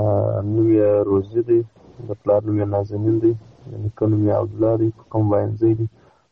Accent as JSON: {"language": "Pashto", "town": "Qadis", "region": "Badghis", "country": "Afghanistan", "said": "زه د بادغیس د ولایت یم، د غدس ولسوالۍ یم، بلکې سر فکر یم."}